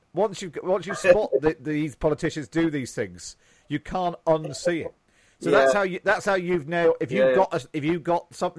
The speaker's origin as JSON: {"language": "English", "region": "England", "country": "United Kingdom", "said": "To us English people"}